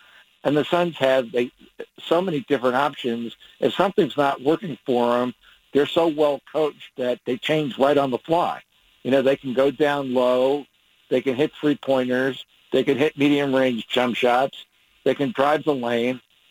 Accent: New York, United States; when I was a kid growing up in New York, I went to the 1970s final

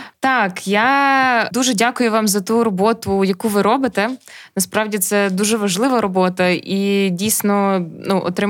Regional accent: Chervonohrad, Lviv Oblast, Ukraine; і я з Червонограда.

